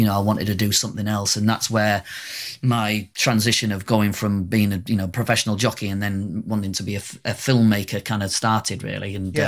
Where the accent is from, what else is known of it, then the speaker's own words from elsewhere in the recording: Yorkshire and the Humber, United Kingdom; being a British man, being brought up in North Yorkshire